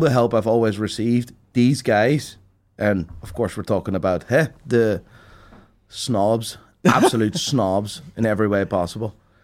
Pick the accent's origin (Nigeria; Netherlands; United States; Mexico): Netherlands; Amsterdam, North Holland; now in Belfast, United Kingdom; Amsterdam.